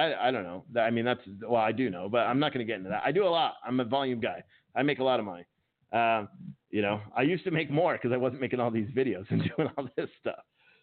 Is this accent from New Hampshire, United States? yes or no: yes; New Hampshire, United States; I'm from New Hampshire originally, not from there, but I lived up there previously. So I'm used to the cold you guys have.